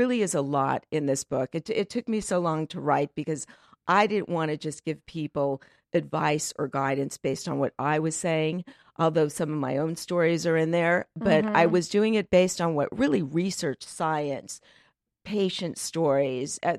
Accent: Los Angeles, California, United States; also born or lived in New York; I'm from Los Angeles.

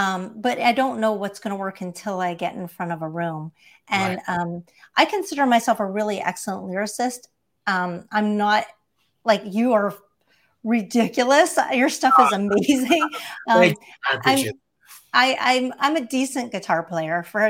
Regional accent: Texas, United States; also born or lived in Canada; now in Los Angeles, United States; Well, I grew up in, I was born in Canada and raised in Texas.

